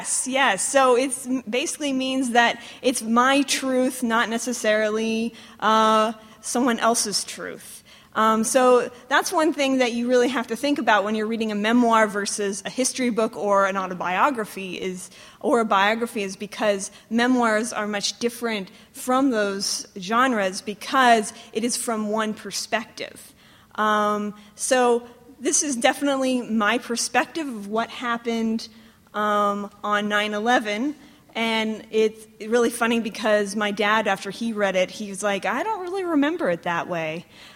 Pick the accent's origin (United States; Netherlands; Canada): United States; Virginia; I was like, I'm Mennonite, and I'm from Virginia.